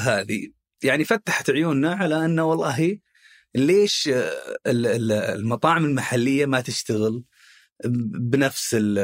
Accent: Khobar, Eastern Province, Saudi Arabia; لا والله هو احنا من أهل الشرقية أول شيء. أنا من مواليد وسكان الخبر

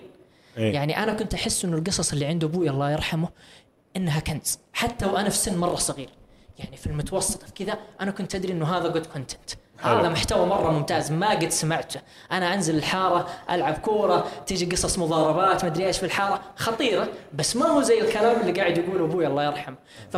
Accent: Saudi Arabia; عندنا في السعودية

